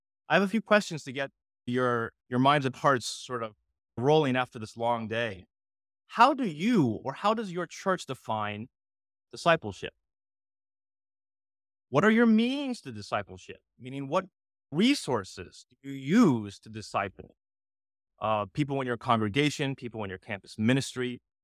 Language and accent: English; Washington, District of Columbia, United States; she followed and spent her last years in Washington, D.C., in Chinatown, where I was also raised.